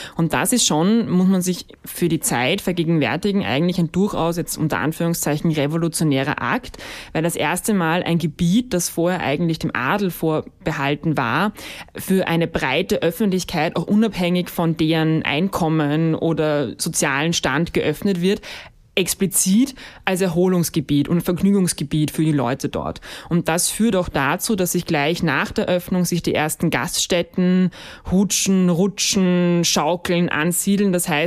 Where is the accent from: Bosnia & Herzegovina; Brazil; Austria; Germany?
Austria; Vienna; Nein, ich bin aus Wien zu euch gekommen. Eigentlich vor allem gleich aus dem zweiten Bezirk, wo ich tatsächlich aufgewachsen bin und bis heute lebe.